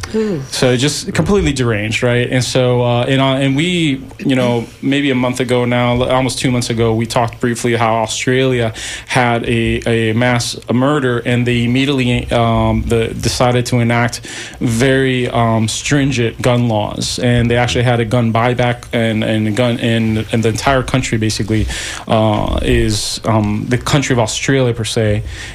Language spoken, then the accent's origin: English; Puerto Rico; Dude, I grew up in Puerto Rico.